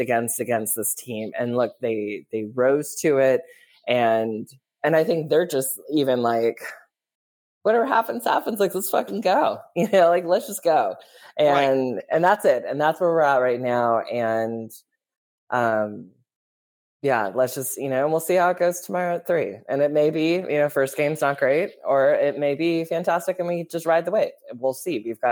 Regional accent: San Ramon, California, United States; No, I grew up in San Ramon, California, and that is where he is from.

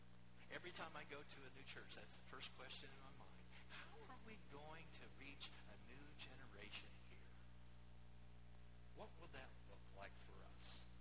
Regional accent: Fairfield, Illinois, United States; I was raised in the Ellen Moore United Methodist Church in Fairfield, Illinois, one of those stubborn mules, you know.

